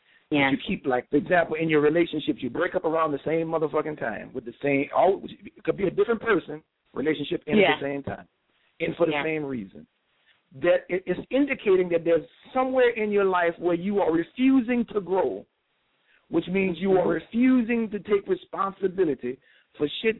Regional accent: New Orleans, Louisiana, United States; I'm from New Orleans, so when I say ignorant, I say ignorant

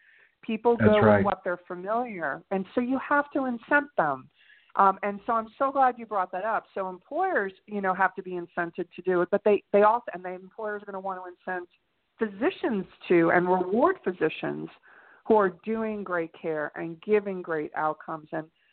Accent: New York City, New York, United States; Yeah, much like you, I grew up in the New York City area, except I'm a Staten Island girl.

